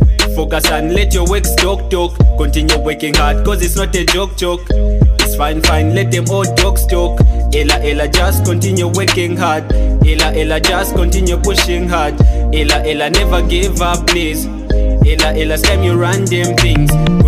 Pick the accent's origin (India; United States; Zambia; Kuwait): Zambia; I'm from Zambia, eh.